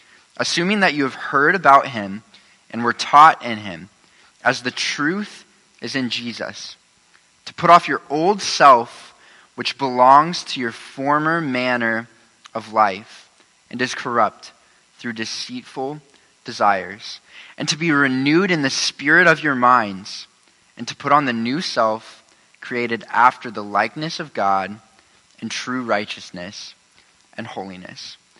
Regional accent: Newton, Iowa, United States; also born or lived in Colorado; I grew up in Newton, Iowa. And then in 2009, my dad became a pastor. We moved out to Colorado and spent 3 years out there, moved back to Newton.

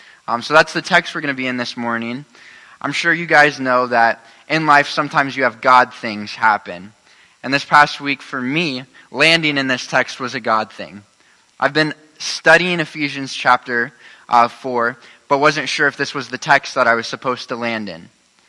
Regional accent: Newton, Iowa, United States; also born or lived in Colorado; I grew up in Newton, Iowa. And then in 2009, my dad became a pastor. We moved out to Colorado and spent 3 years out there, moved back to Newton.

